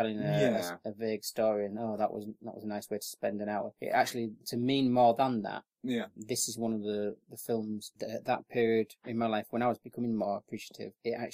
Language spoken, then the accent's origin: English; United Kingdom; which are things that, as a Brit, you tend to have to live